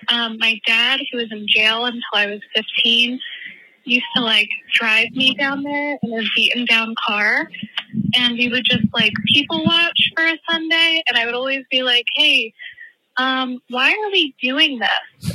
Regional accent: Philadelphia, Pennsylvania, United States; I'm actually from Philly.

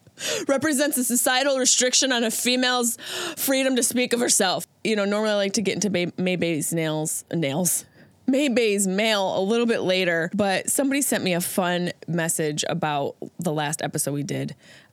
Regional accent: Niagara Falls, Ontario, Canada; I grew up in Niagara Falls, Canada side. Had a lot of upstate New York friends.

